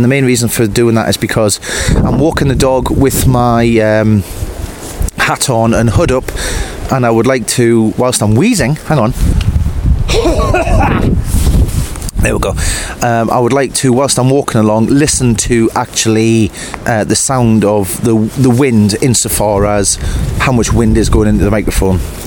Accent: Hexham, North East England, United Kingdom; Where I come from, I come from Hexham originally, in Northumberland, and not too far away from the Roman Wall, and of course the Pennines are fairly close by and the Cheviots are close

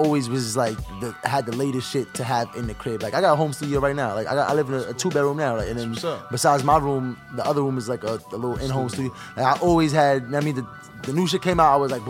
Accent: Brooklyn, New York, United States; also born or lived in Queens; Yeah, I'm from Brooklyn. I like to say I'm from New York, really, because I'm from really everywhere. I grew up everywhere. Like, I mean, my father lived in the Bronx, but I was born in Queens. But we moved to Brooklyn real early

